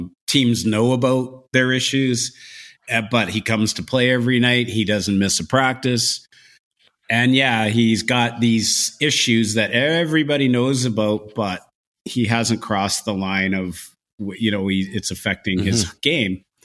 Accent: Victoria, British Columbia, Canada; I'm from Victoria.

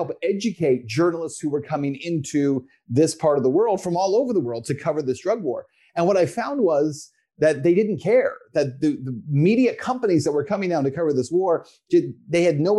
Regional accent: El Paso, Texas, United States; I'm originally from El Paso, Texas. So for your viewers, Texas, right on the border with Mexico, and El Paso itself is the primary city.

